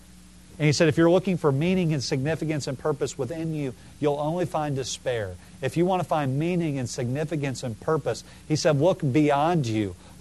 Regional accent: Illinois, United States; I'm from Illinois, and the last time I was back there, I saw in Chicago there was a Beckett play.

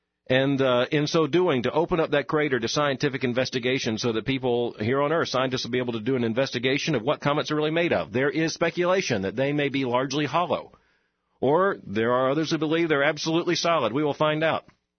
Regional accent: Florida, United States; I grew up in South Florida, where we got to see a lot of the rockets take off.

